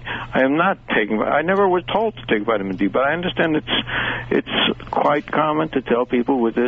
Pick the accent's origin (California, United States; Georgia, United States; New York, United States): New York, United States; Well, 56 years. I'm a New Yorker. What can I say?